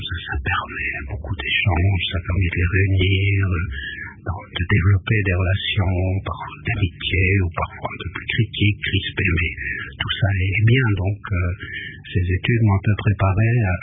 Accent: Liège, Wallonia, Belgium; Je suis né en Belgique, mais plus particulièrement à Liège.

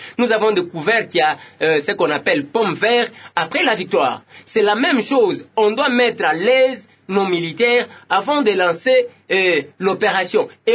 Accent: DR Congo; C'est notre victoire, nous, en tant que Congolais.

